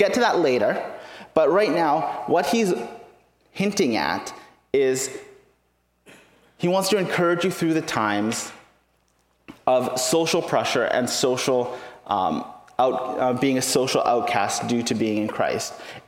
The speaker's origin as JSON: {"language": "English", "town": "Vancouver", "region": "British Columbia", "country": "Canada", "tie": "born or raised there", "said": "growing up in Vancouver as a young person, it is popular to be anything but a Christian."}